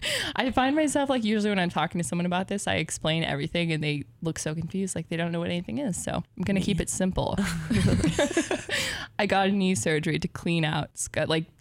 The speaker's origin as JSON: {"language": "English", "town": "Portland", "country": "United States", "said": "I'm from Portland, so it's like an hour and a half."}